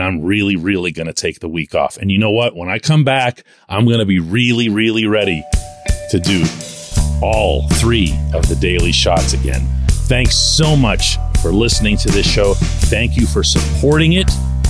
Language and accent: English; Pittsburgh, Pennsylvania, United States; He's never been to Serbia, where my ancestors are from. I'm born and raised in Pittsburgh, but we still have a lot of family, uncles, aunts, cousins, and so forth in the Belgrade area